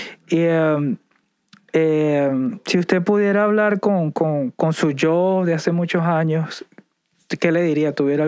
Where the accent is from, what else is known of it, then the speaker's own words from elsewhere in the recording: Caracas, Capital District, Venezuela; Uno creciendo allá en Caracas es más fácil ajustarse aquí, pues, pienso yo.